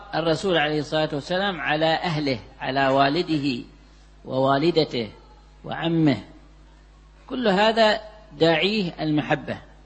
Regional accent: Egypt; كان عندنا في مصر واحد

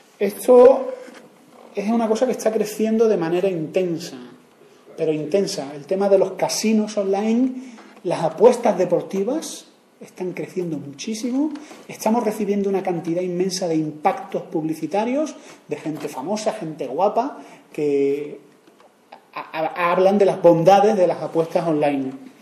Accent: Andalusia, Spain; Soy andaluz, pero esto es así, ¿eh?

